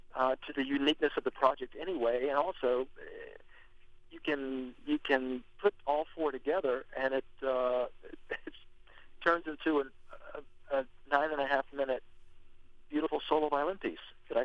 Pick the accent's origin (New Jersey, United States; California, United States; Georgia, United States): Georgia, United States; Macon; I come from Macon, Georgia, and I've got a very Southern American approach to fiddle playing.